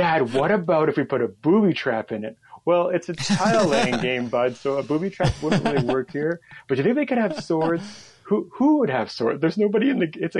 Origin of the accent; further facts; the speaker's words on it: Canada; we joked about it, me being Canadian, but the U.S. does make up probably about 80% of my market for board games